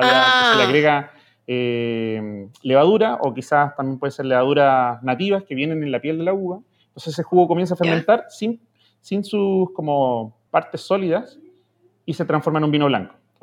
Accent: Chile; nosotros, como chilenos, como país productor de vinos espumantes

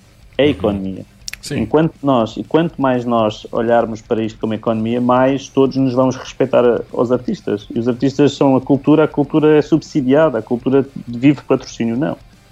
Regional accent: Setúbal, Portugal; Eu sou de Setúbal, é a grande cidade, é uma das maiores cidades de Portugal, é a minha cidade

